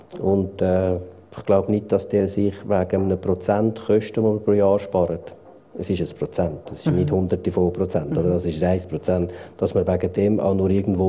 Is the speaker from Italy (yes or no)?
no; Valais, Switzerland; Aber eben, ich komme aus dem Wallis und das ist ein bisschen weniger föderalistisch.